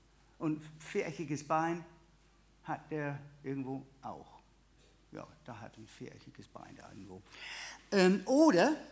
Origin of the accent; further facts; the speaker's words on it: England, United Kingdom; Ich möchte euch etwas vorstellen, was ich als Engländer besonders liebe.